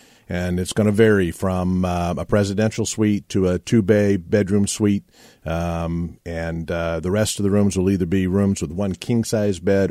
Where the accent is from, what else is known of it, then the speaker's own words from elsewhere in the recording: Kansas City, Missouri, United States; now in Des Moines, United States; I'm originally from Kansas City.